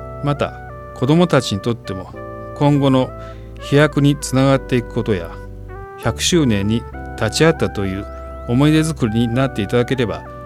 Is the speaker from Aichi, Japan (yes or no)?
yes; Okazaki, Aichi, Japan; 私は岡崎市で生まれ、大学まで全て自宅から通学しましたので、これまで岡崎市以外に住んだことはありません。